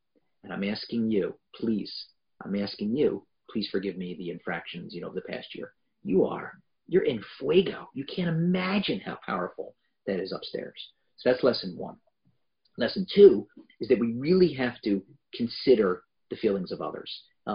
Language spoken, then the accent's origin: English; Philadelphia, Pennsylvania, United States; I said, but you know, I'm from Philadelphia. I'm an Eagles fan.